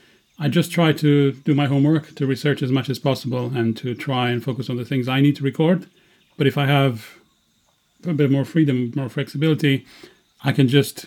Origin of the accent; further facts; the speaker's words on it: Romania; English is a second language; I was in the village I grew up in back in Romania